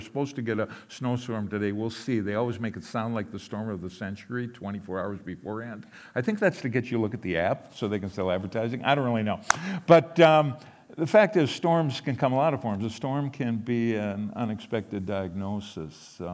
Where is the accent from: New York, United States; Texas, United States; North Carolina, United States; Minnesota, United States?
Minnesota, United States; And of course, growing up in Minnesota, I did the Minnesota thing.